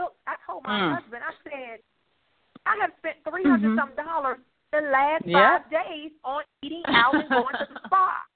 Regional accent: Maryland, United States; now in Charlotte, United States; I'm located in Charlotte, North Carolina, but I'm from Maryland.

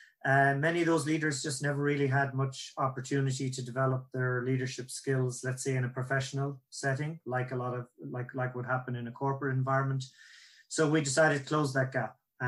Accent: Ireland; accent: Irish; That's my Irish accent.

